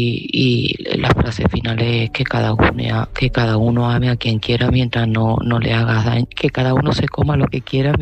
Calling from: Seville, Andalusia, Spain; de Sevilla

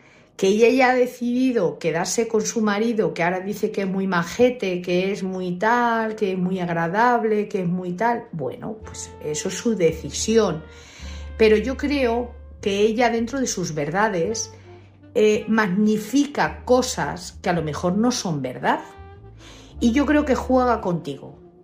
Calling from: Madrid, Community of Madrid, Spain; de Madrid.

